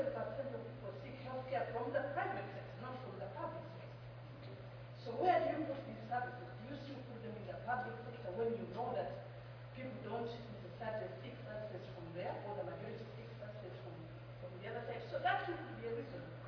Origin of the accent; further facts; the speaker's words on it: Uganda; I'm from Uganda, and I was part of the public planning for over